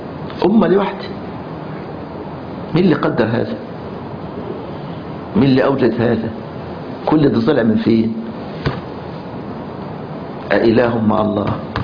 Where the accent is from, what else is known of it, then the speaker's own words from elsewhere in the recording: Egypt; رحنا نصطاد سمك في البحر الأحمر عندنا في مصر